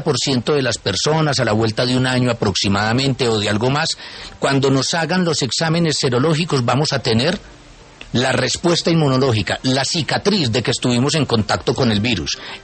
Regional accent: Medellín, Antioquia, Colombia; also born or lived in Cali; Yo soy nativo de Cali, pero sí, señor, viví mucho tiempo en Medellín, casi Medellín. Toda mi vida en Medellín.

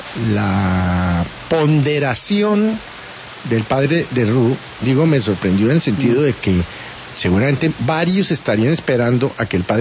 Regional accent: Colombia; a mí me preocupa mucho como colombiano

